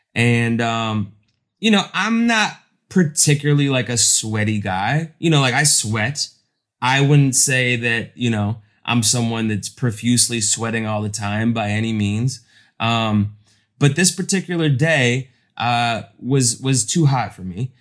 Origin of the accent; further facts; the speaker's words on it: Ireland; My legs are an impossible shade of white. You know, like I'm Irish.